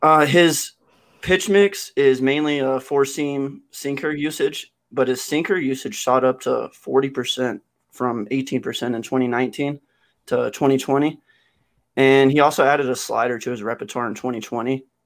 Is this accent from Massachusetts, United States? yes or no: no; Mobile, Alabama, United States; he was born and raised in Alabama, Mobile, Alabama, same place as I was.